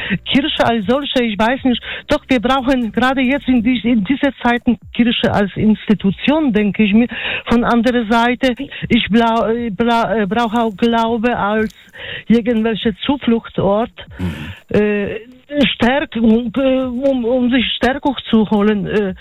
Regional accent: Poland; German is a second language; now in Germany; Ja, ich gehe in die Kirche. Ich gehe manchmal, also wie man vielleicht von der Sprache hört, ich komme aus Polen, ja, ich gehe, ich suche mir sogar Kirche, wo man in polnischer Sprache Gottesdienst, feiert

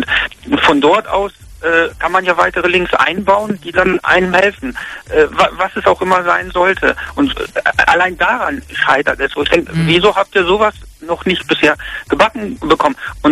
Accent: North Rhine-Westphalia, Germany; now in Neuwied, Germany; ich komme ursprünglich aus NRW. Neuwied ist ja in Rheinland-Pfalz

